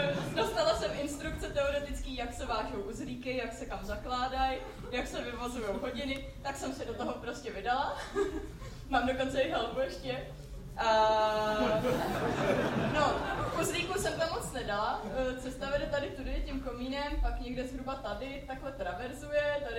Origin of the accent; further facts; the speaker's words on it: České Budějovice, South Bohemian Region, Czechia; A jak jsme z Budějovic, tak jsme si řekli, že by to chtělo zajet na nějaký hezčí skalky